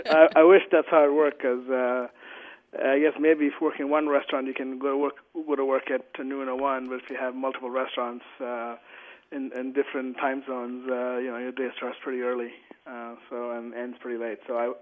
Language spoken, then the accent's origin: English; Kolkata, West Bengal, India; moved away as an adult; now in San Francisco, United States; I grew up in Calcutta and came to New York to go to the CIA to want to become a chef.